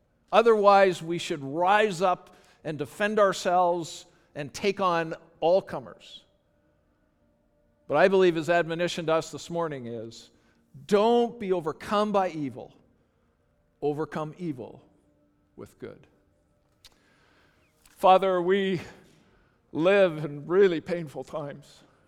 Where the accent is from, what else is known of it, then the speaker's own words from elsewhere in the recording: Canada; because not only am I white, but I'm Canadian and I don't know what's going on.